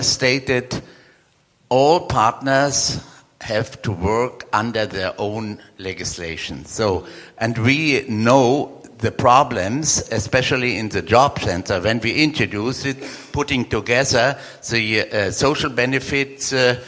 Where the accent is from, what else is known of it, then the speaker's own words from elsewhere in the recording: Berlin, Germany; English is a second language; from Berlin, Germany.